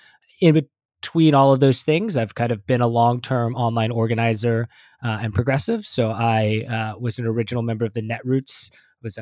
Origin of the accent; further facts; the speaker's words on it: Los Alamos, New Mexico, United States; I grew up in New Mexico, primarily, a little town called Los Alamos. One of the things that happens when you grow up in a small town is sometimes you think about bigger places, and particularly when you grow up in the mountains far away from things.